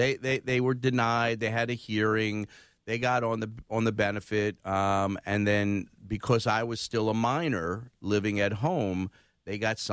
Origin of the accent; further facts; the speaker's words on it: Philadelphia, Pennsylvania, United States; I was a kid from the Oxford Circle, and as a guy whose parents were disabled